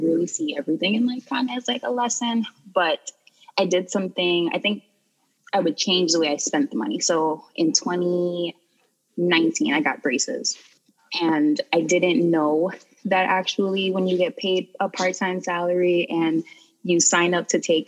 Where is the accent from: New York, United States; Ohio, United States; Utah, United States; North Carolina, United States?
New York, United States; Bronx; I grew up in the Bronx and I'm still located in the Bronx.